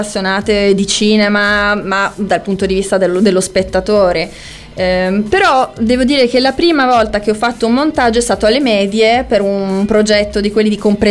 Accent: Milan, Lombardy, Italy; Noi veniamo da Milano.

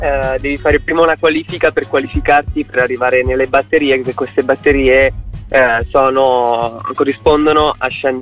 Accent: Ascoli Piceno, Marche, Italy; Io vengo da Ascoli Piceno, Marche.

